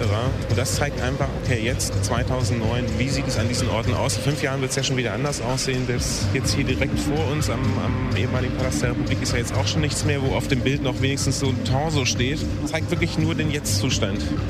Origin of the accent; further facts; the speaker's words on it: Hanover, Lower Saxony, Germany; Ich war 19, ich war Wessi aus Hannover.